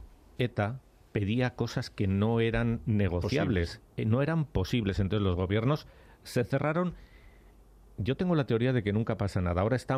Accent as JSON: {"language": "Spanish", "region": "Basque Country", "country": "Spain", "said": "yo soy un poco más optimista, quizá porque como vengo del País"}